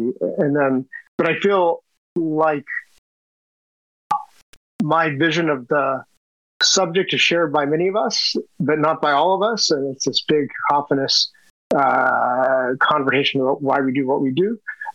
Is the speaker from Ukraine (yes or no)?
no; Canada; moved away as an adult; now in United States; So I'm Canadian. I was born in Canada and grew up there until graduate school. But I've lived in the U.S. since